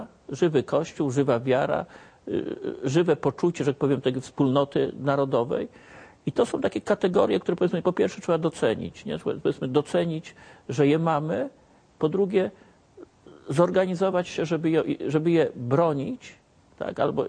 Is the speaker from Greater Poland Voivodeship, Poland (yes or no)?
yes; Poznań, Greater Poland Voivodeship, Poland; Ja jestem z Poznania